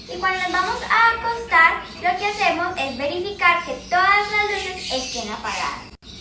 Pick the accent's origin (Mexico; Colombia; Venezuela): Colombia; Cartago, Valle del Cauca; tengo 10 años, soy de Cartago Valle y estudio en Institución Educativa María Auxiliadora.